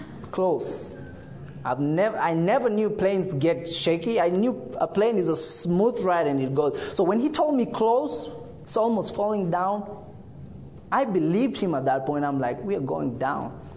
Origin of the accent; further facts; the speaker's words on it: Kenya; moved away; I was coming from Kenya, my first time on the plane. from Kenya. My first time on the plane, my first time out of Kenya.